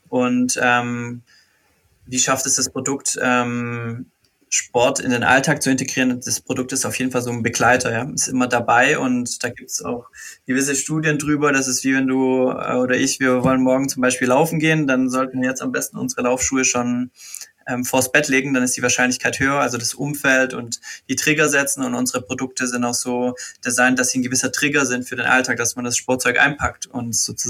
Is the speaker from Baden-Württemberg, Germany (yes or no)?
yes; Baden-Württemberg, Germany; born there; bin hier in Essingen geboren